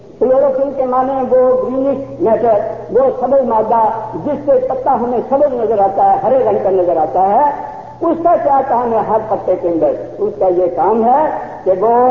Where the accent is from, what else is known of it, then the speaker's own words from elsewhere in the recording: Punjab, India; हालांकि पंजाब का रहने वाला हूँ